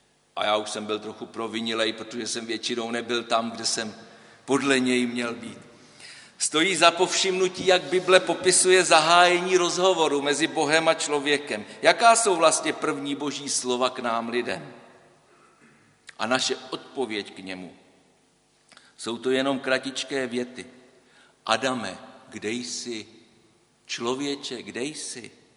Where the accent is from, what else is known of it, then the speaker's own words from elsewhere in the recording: Velké Meziříčí, Vysočina Region, Czechia; also born or lived in Opatov; Já jsem jako kluk vyrůstal na Vysočině v Opatově a ve Velkém Meziříčí.